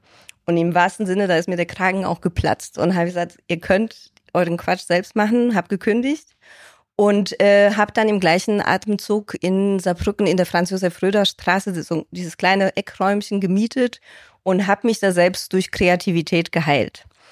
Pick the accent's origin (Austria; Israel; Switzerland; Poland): Poland; Upper Silesia; now in Germany; Und ich komme ja aus Oberschlesien, aus Polen.